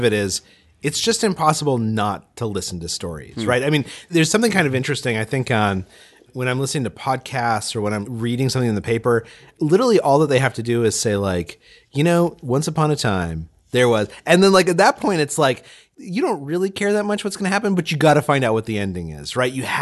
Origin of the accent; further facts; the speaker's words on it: Albuquerque, New Mexico, United States; moved away as an adult; I grew up in New Mexico, in Albuquerque, New Mexico, and I left New Mexico to go to Yale.